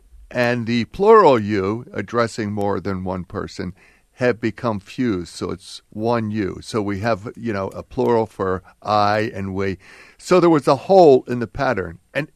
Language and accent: English; Philadelphia, Pennsylvania, United States; I'm from Philadelphia.